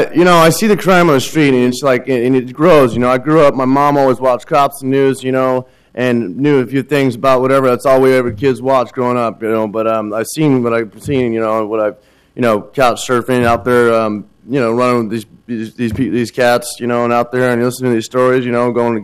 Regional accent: California, United States; I'm from California

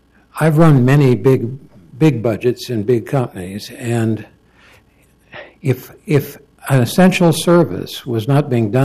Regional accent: Chicago, Illinois, United States; now in Portland, United States; Now, I grew up in Chicago, and I saw the same thing.

